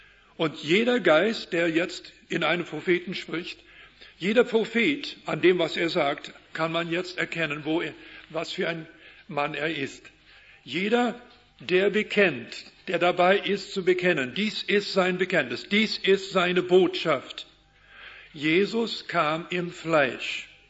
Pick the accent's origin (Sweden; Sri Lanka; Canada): Canada; Wir hatten sie bei uns, an unserem Ort, in unserer Gegend, in Kanada, wo ich aufgewachsen bin.